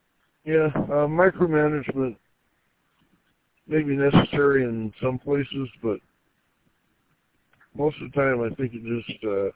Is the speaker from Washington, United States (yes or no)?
no; Gaylord, Michigan, United States; also born or lived in Grand Rapids; now in Indian River, United States; I was born in Grand Rapids and I was raised in Gaylord. Right now I work in Petoskey and live in Indian River.